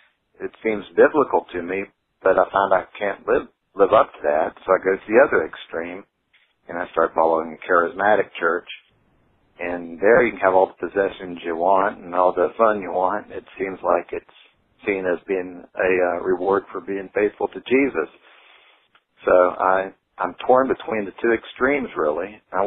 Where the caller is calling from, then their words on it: Virginia, United States; I'm calling from Virginia.